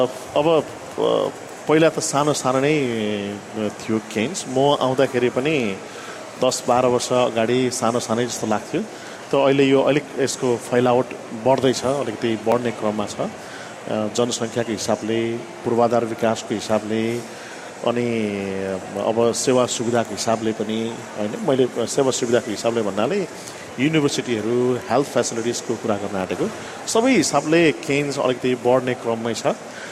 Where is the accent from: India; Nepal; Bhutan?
Bhutan; also born or lived in Germany; now in Cairns, Australia; म चाहिँ अघि भनिहालेँ भुटानी पृष्ठभूमि मेरो चाहिँ, म चाहिँ शरणार्थीको रूपमा यहाँ आएको हुँ.